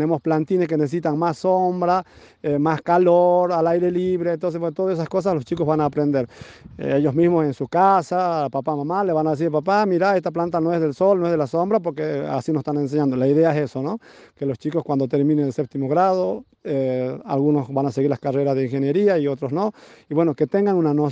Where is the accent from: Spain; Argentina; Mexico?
Argentina; Mendoza; Yo que vengo de la provincia de Mendoza, existe la carrera de paisajismo.